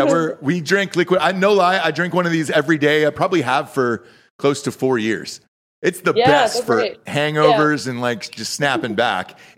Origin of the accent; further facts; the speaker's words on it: the South, United States; It sure is. And I'm proud of you. We're from the South.